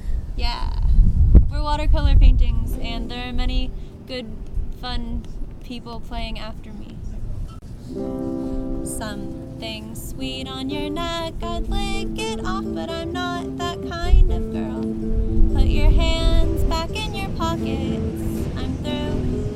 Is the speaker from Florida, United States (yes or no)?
no; Santa Barbara, California, United States; Hey, we're from Santa Barbara, California. Yeah, West Side.